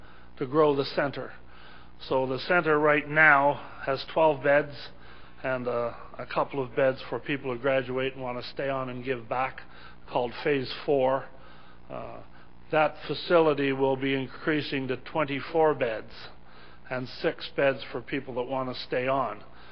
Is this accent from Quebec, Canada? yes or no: no; Newfoundland and Labrador, Canada; I'm from Newfoundland, so it would take me a while